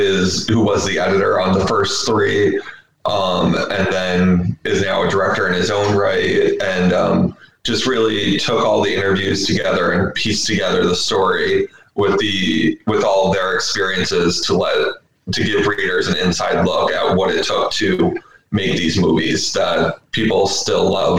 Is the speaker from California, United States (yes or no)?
no; New York, United States; now in Philadelphia, United States; I am from Philadelphia, originally from upstate New York, and I just wrote a book.